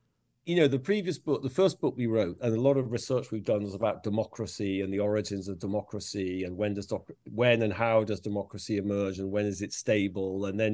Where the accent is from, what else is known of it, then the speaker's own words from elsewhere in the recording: England, United Kingdom; I'm English.